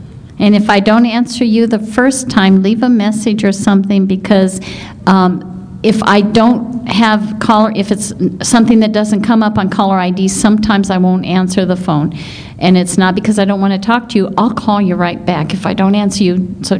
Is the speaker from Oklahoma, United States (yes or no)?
no; Colorado, United States; I'm from Colorado